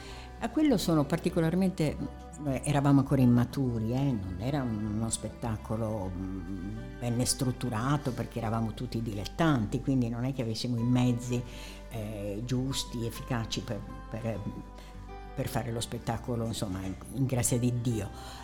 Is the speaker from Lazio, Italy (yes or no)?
no; Siurgus Donigala, Sardinia, Italy; Ecco, non ho premesso che io vengo da un paese. Il mio paese si chiama Siurgus Donegal.